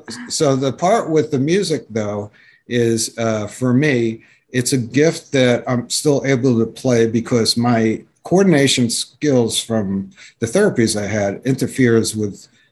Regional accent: New York, United States; My buddy said, you don't have to mention you're from New York, but the thing is, growing up in New York is Carnegie Hall

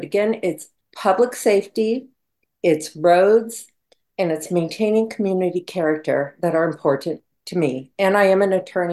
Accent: La Mesa, California, United States; born there; I was born in La Mesa. I raised my daughter, Emily, in La Mesa.

